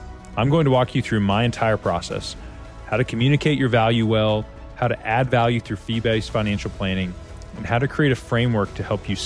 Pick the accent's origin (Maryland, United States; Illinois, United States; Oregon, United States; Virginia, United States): Oregon, United States; Portland; So I grew up outside of Portland, Oregon, but I'm in the world of finance and money.